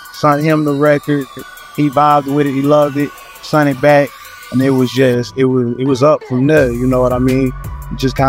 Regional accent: Orange, Texas, United States; Nah, I'm originally from Orange, Texas.

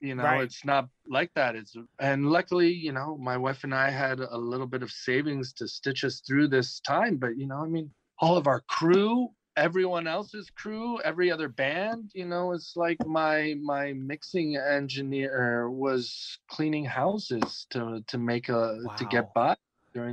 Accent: Los Angeles, California, United States; I grew up in Los Angeles.

